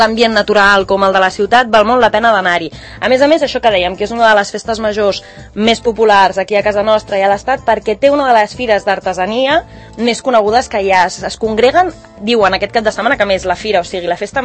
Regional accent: Barcelona, Catalonia, Spain; sóc de Barcelona.

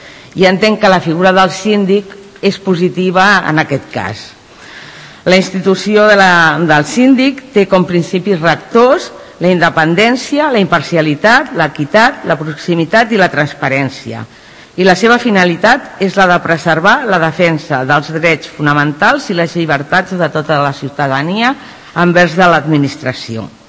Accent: Sant Cugat del Vallès, Catalonia, Spain; sobretot sóc una ciutadana de Sant Cugat, lloc en el que visc i viscut durant més de 58 anys.

